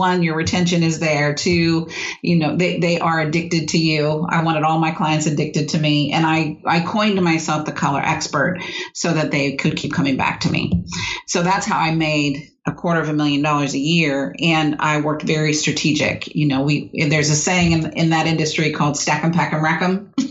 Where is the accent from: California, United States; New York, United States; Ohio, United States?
California, United States; San Diego; I grew up in California, in San Diego.